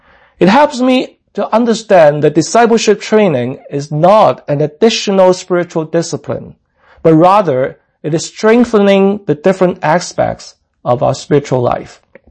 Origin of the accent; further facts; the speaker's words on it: Hong Kong; now in Toronto, Canada; I emigrated from Hong Kong to Toronto in 1985 and attended the Chinese Gospel Church, our mother church in Chinatown around Dundas and Spadina.